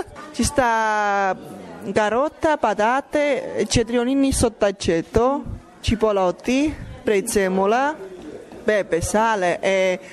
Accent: Armenia; Italian is a second language; moved away as an adult; now in Italy; vengo dall'Armenia, 32 anni, sto più o meno 3 anni sto in Italia.

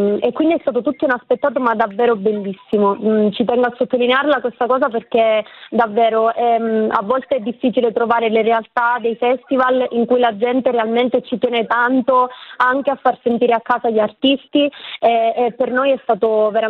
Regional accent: Agrigento, Sicily, Italy; perché noi, come si potrà sentire dal nostro accento, non siamo di Milano, veniamo dalla Sicilia, da Agrigento

